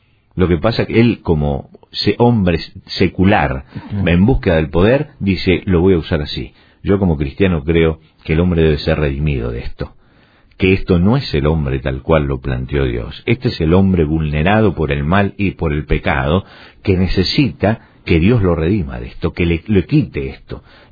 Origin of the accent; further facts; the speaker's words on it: Argentina; yo recuerdo en mi país, en Argentina, en plena guerra de las Malvinas